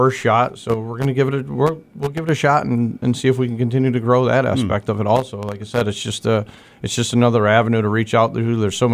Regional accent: North Adams, Massachusetts, United States; now in Pittsfield, United States; I'm not from here in Pittsfield. I lived here for 18 years now, but I'm originally from North Adams

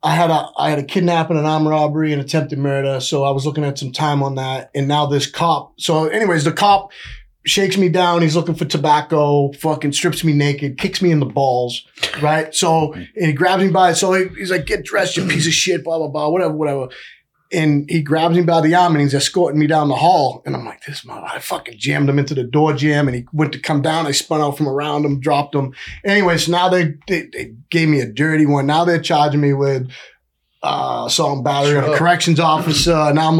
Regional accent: Brockton, Massachusetts, United States; From where I come from, you know, I grew up in Brockton.

